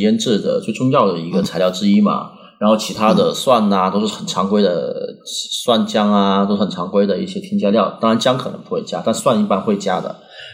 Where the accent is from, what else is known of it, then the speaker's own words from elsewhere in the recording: Guangdong, China; also born or lived in Hunan; 不是，其实我是湖南，不过我是小学就来了广东这边，然后主要在中山呐、顺德居住，就两地跑。